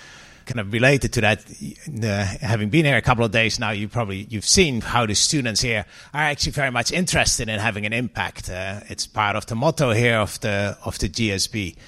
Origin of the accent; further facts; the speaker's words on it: Netherlands; I'm from the Netherlands originally.